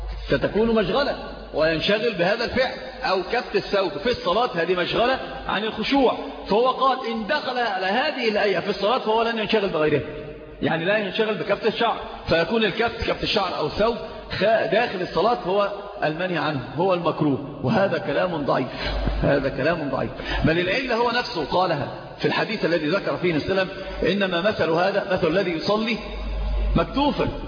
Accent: Egypt; المرأة اللي عندنا في مصر يسمونها كحكة

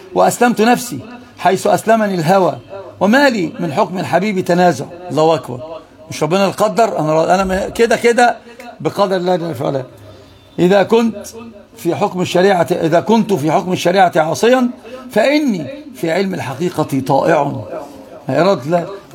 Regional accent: Egypt; الحرافيش عندنا في مصر يسمون عندهم في تركيا الأبضاية

